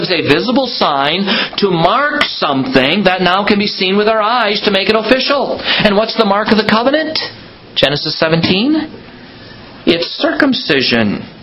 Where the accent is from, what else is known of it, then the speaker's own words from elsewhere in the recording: United States; I'm an American, so I don't always know quite how things work in Canada.